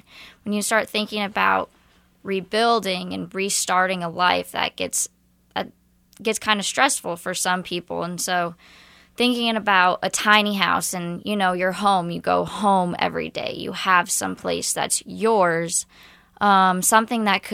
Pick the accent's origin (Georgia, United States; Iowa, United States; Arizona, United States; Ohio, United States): Iowa, United States; So I'm originally from Iowa.